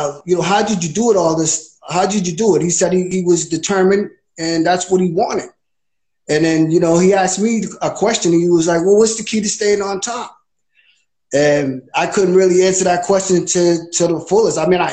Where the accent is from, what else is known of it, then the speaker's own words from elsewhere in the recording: Brockton, Massachusetts, United States; And we lived in Brockton. We're from Brockton. I'm from Brockton. I've been living there all my life. I was born there.